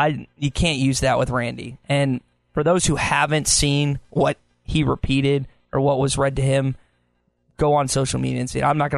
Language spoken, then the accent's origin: English; Little Rock, Arkansas, United States; And I grew up in Little Rock, so I grew up listening to him and Rick Schaefer for so long.